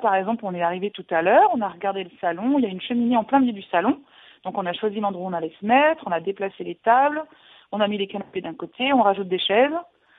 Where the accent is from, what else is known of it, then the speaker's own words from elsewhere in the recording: Lyon, Auvergne-Rhône-Alpes, France; Je suis de Lyon.